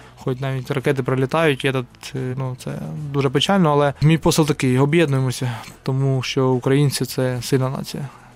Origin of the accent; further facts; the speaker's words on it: Donetsk Oblast, Ukraine; Тим паче, я сам родом з Донецької області. У мене моє село окуповане 14 року ще